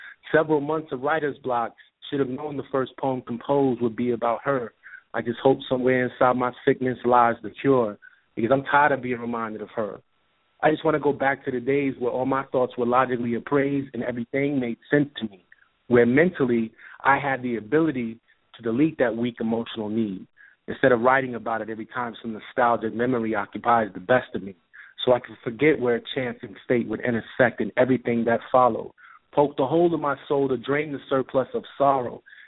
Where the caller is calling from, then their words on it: Tampa, Florida, United States; from Tampa.